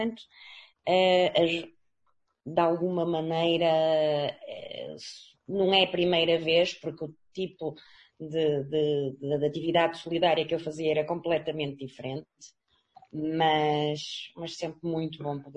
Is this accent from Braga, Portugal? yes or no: no; Porto, Portugal; now in Aveiro, Portugal; Não, eu sou do Porto, aliás, como o meu sotaque acusou logo. Estou cá em Aveiro sensivelmente há 9 meses.